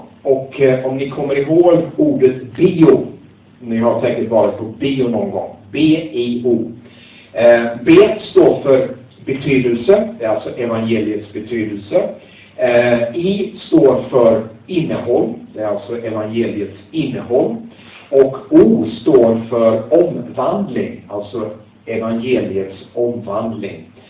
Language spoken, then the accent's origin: Swedish; Småland, Sweden; Men tänk på också att jag är från Småland.